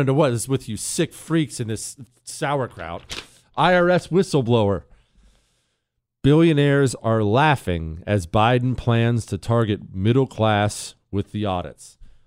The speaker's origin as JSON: {"language": "English", "region": "Ohio", "country": "United States", "tie": "born or raised there", "said": "because I grew up in Ohio, right? So we lived right on the Ohio River. It's just there's a ton of Polish background there."}